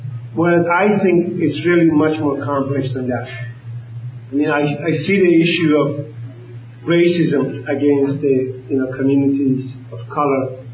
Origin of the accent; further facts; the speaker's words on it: Iran; I'm from Iran, for example. You know, you can look in my community. We are very different people.